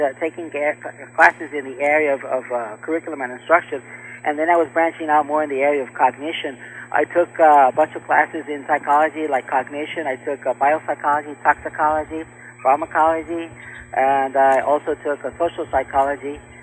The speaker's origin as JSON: {"language": "English", "town": "Mayagüez", "country": "Puerto Rico", "first_language": "Spanish", "second_language": "English", "moved": "as an adult", "lives_now": "Las Cruces, United States", "said": "I'm originally from Mayagüez, Puerto Rico, and English is my second language. And so I came to Las Cruces, New Mexico to do a doctor's degree in the area of education."}